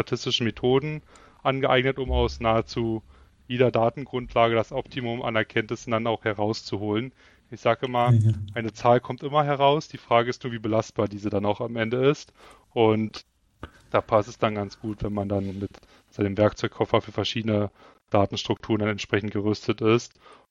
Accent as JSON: {"language": "German", "town": "Frankfurt", "region": "Brandenburg", "country": "Germany", "tie": "born or raised there", "said": "bin gebürtig aus der Nähe von Berlin, aus Frankfurt-Oder, um genau zu sein."}